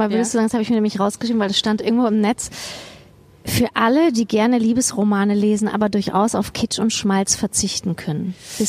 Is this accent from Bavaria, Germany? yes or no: no; Kassel, Hesse, Germany; ich komme aus Kassel ursprünglich